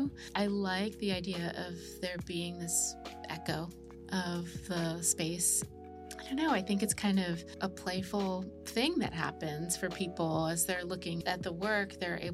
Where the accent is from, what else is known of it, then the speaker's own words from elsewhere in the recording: Baltimore, Maryland, United States; not just as an Egyptian, but as an American, as an artist, as a Baltimorean